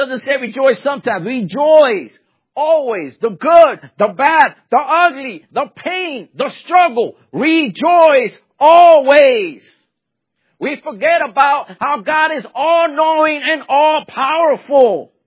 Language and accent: English; New York City, New York, United States; I grew up in New York City. We never went camping.